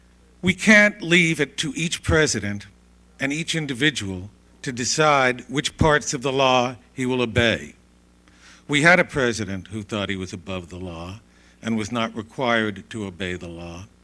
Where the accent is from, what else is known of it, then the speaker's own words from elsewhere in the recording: California, United States; But I came a long way from California, and I've listened for 9 hours of discussion.